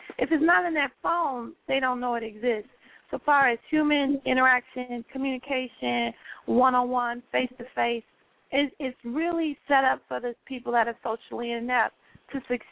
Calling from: Chicago, Illinois, United States; I'm calling from Chicago.

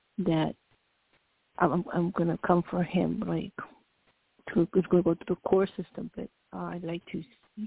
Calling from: Seattle, Washington, United States; from Seattle.

